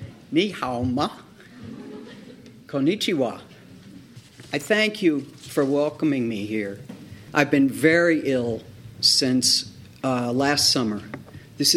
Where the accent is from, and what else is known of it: Buffalo, New York, United States; born or raised there